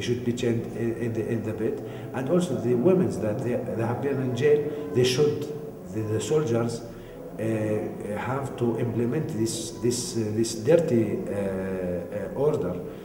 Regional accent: West Bank, Palestine; English is a second language; I'm from Ramallah district.

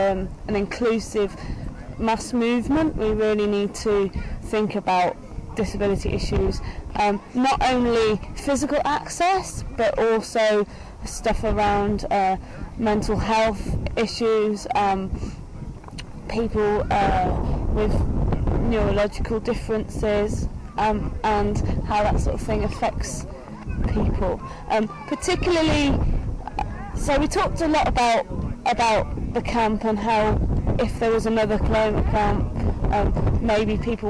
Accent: London, United Kingdom; I come from North London, and I'm a wheelchair user.

